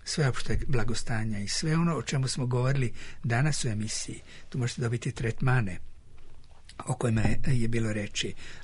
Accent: Serbia; mi iz Srbije smo plaćali negde oko 700 dolara.

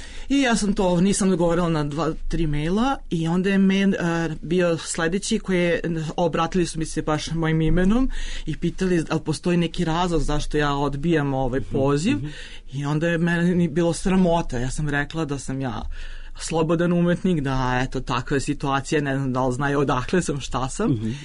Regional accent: Serbia; naravno ja sam bila jedina iz Srbije.

